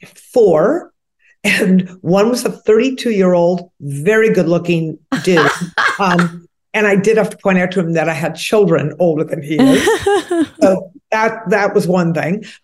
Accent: Boston, Massachusetts, United States; I'm from Boston. I'm a Yankee at heart.

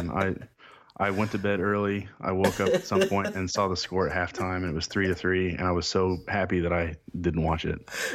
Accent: Kansas City, United States; I'm from Kansas City area, so I'm a big Jayhawks fan.

